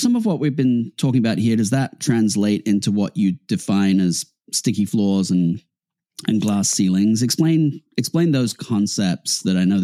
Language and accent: English; United Kingdom; I'm British.